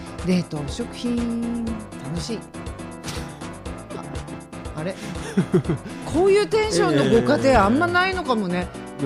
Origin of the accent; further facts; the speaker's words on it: Akita, Japan; 生粋の秋田っ子。